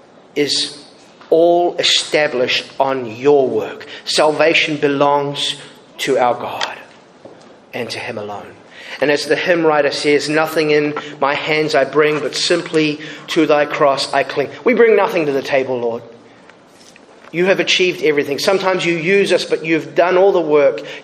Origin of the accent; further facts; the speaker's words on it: New Zealand; As a Kiwi, there's not many Kiwi pastors in the Reformed Baptist world.